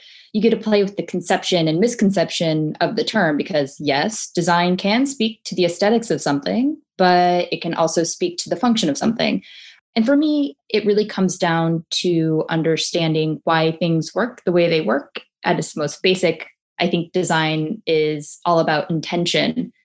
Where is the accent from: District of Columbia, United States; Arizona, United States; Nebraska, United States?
Nebraska, United States; I mean, I grew up in Nebraska, not that that means anything